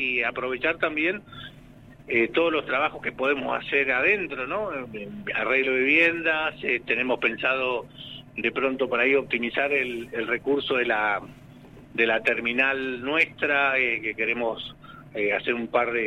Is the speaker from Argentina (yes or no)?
yes; Patagonia, Argentina; No nos asusta, somos patagónicos, pero bueno, ahora la verdad que hay unos días, ha hecho unos días de frío